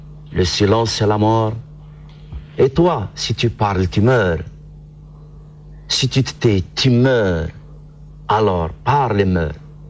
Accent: Algeria; born there; je suis algérien, je suis né en Algérie, je ne connais pas un traître en mode arabe, je suis berbère, je ne suis pas arabe et je ne suis pas obligé d'être musulman.

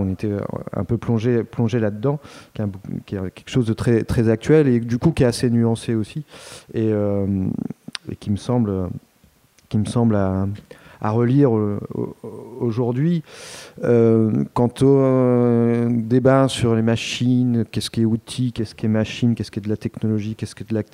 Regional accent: Normandy, France; Il se trouve que je suis Normand.

